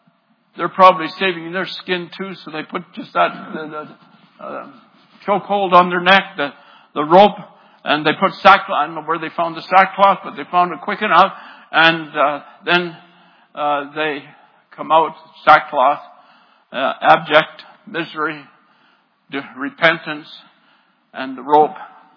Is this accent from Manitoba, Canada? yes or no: no; Dryden, Ontario, Canada; No, well, I grew up in Dryden.